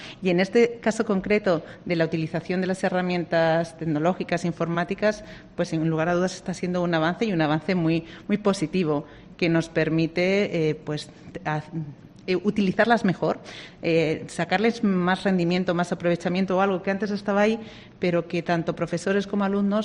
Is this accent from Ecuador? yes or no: no; Ciudad Real, Castilla-La Mancha, Spain; todos los castellano-manchegos, yo lo soy de Ciudad Real